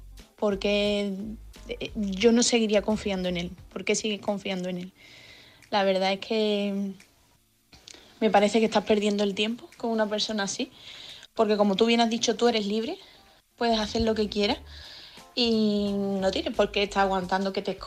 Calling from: Seville, Andalusia, Spain; corresponsal de Sevilla

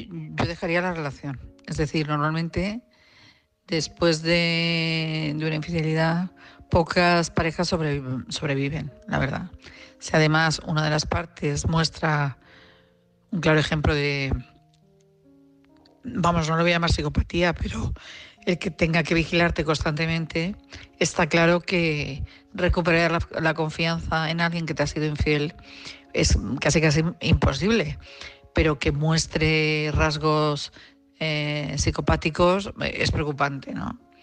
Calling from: Madrid, Community of Madrid, Spain; Hola, buenas noches … de Madrid.

